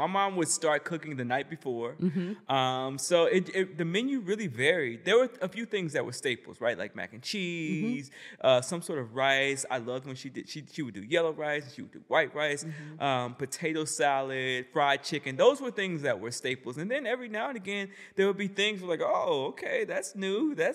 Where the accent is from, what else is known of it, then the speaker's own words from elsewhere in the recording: South Carolina, United States; I'm from South Carolina. In South Carolina is a big tradition, the tradition of Sunday dinner